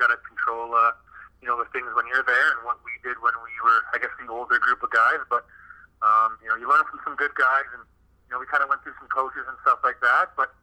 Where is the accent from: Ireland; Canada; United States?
Canada; Scarborough, Ontario; I was born in North York, but pretty much grew up in Scarborough.